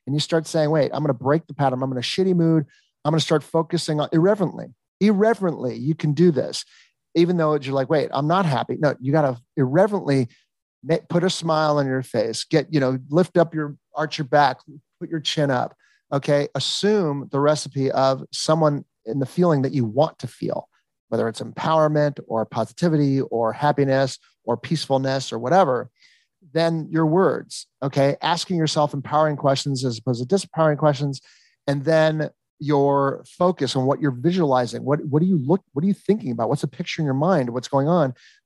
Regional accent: Encino, California, United States; born there; I was born in Encino, but I'm an 80s child.

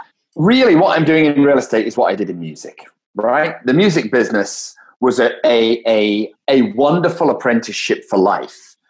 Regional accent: Leeds, Yorkshire and the Humber, United Kingdom; This stems back to when I was a kid in Leeds. I grew up in Leeds.

